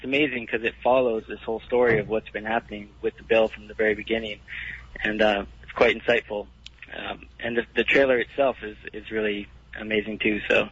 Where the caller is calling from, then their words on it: Hawaii, United States; Calling from Maui.